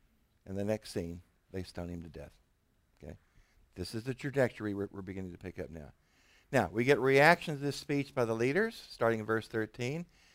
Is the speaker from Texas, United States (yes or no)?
yes; Texas, United States; It's like being from East Texas or West Texas. I'm from West Texas.